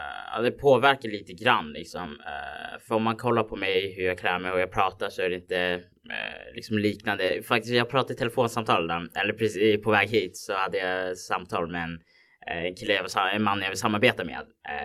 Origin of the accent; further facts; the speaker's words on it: Stockholm County, Sweden; när jag pratar med dem så tror de inte jag är från Järva alls.